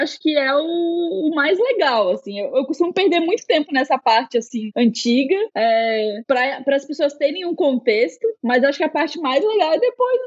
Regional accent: Joinville, Santa Catarina, Brazil; porque eu sou de Joinville, né, Santa Catarina.

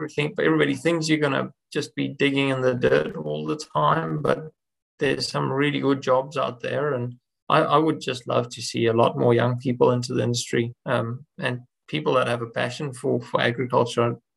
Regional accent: South Africa; moved away as an adult; now in Australia; I came to Australia from South Africa based on skills. And, you know, when I left South Africa, my brother left with me as well to come to Australia.

